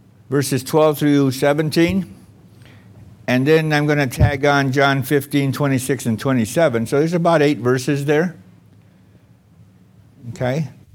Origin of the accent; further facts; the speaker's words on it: San Diego, California, United States; that whole school went down to Point Loma in San Diego, and I'm from San Diego, so they waited for me to go to college up there for 4 years and then moved down to my hometown.